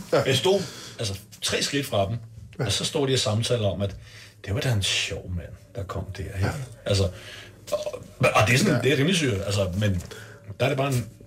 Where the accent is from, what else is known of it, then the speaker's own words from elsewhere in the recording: Herlev, Capital Region of Denmark, Denmark; jeg har boet i København det meste altså, i mange år, men jeg er født ude i Herlev, 10 km ude fra København. Mm. Og jeg er da klart, altså født og opvokset.